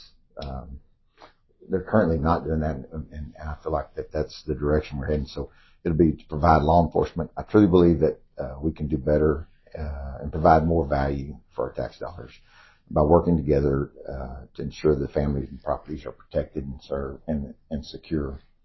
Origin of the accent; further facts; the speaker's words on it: Lido, United States; I grew up in Lido.